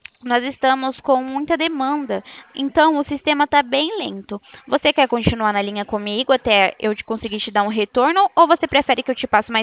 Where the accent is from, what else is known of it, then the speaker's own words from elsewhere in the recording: São Paulo, Brazil; Eu sou de São Paulo.